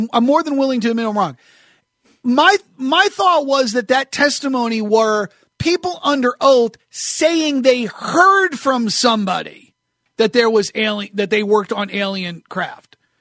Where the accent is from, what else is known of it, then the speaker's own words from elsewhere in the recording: New Hampshire, United States; I remember growing up in New Hampshire